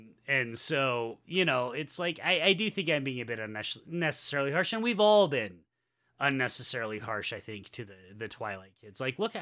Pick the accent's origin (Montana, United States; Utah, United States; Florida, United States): Utah, United States; And there are some things growing up in Utah I find problematic.